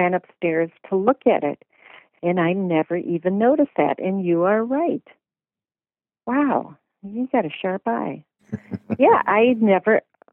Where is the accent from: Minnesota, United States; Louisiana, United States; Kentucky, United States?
Minnesota, United States; See, I'm a Minnesotan, so we pronounce it Candy Ojai.